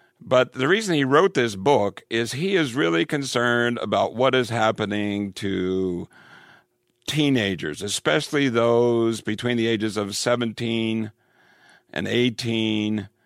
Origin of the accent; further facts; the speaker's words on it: Ireland; And most important of all, I'm Irish, which gives me the gift of gab.